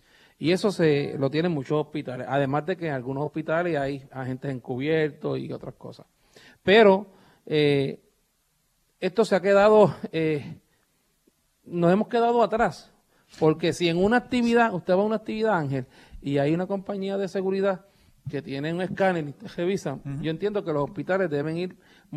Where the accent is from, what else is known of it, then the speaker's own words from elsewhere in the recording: Ciales, Puerto Rico; Yo soy natural de Ciales.